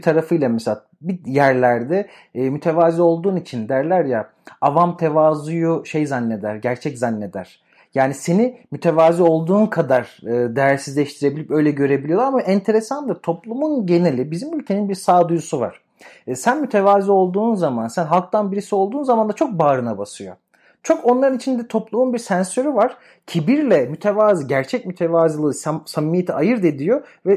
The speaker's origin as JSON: {"language": "Turkish", "region": "Ankara", "country": "Turkey", "said": "Nasıl ben de Ankaralıyım yani."}